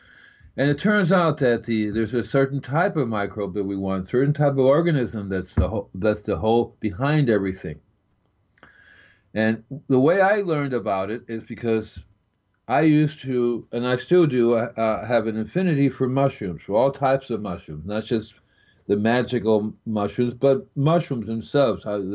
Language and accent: English; Cuba; also born or lived in Puerto Rico; Really early in my life, I got, because I grew up in Cuba and Puerto Rico. Those are really good mushrooms places.